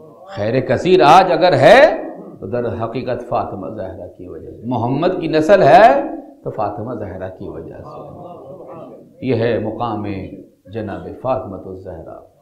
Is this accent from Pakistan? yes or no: yes; Muhammad Dera, Pakistan; میرا بچپن وہیں گزرا محمد ڈیرے میں.